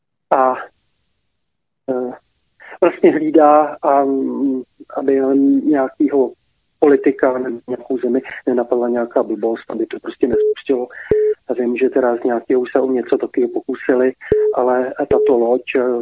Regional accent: Jihlava, Vysočina Region, Czechia; jsem z Jihlavy

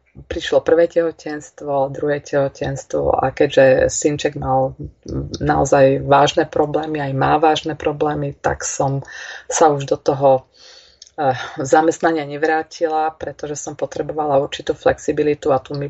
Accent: Revúca, Banská Bystrica Region, Slovakia; now in Banská Bystrica, Slovakia; A keď som skončila, tak som nastúpila na daňový úrad v Revúci, odkiaľ pochádzam. A neskôr, keď som teda išla za svojím manželom do Banskej Bystrice, tak som prestúpila na daňové riaditeľstvo

